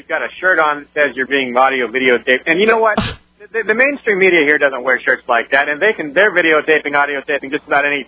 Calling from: Keene, New Hampshire, United States; I am calling you from the Freedom to Backpack event in Keene, New Hampshire.

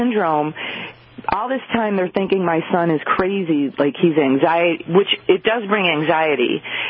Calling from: New York, United States; We're between Syracuse and Albany. The closest city is Utica. We're 5 seconds from Utica.

